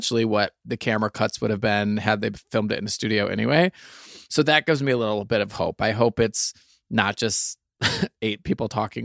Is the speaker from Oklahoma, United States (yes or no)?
no; Michigan, United States; Well, I'm from Michigan. All of our Christmas events are tailgate themed.